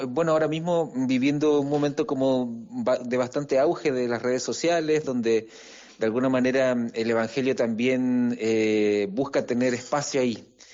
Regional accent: Chile; Yo soy chileno

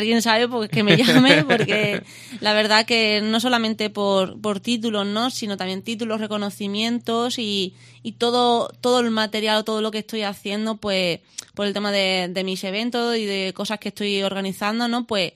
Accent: Cádiz, Andalusia, Spain; sí, sí, yo con orgullo siempre digo que soy de Cádiz, ¿no?

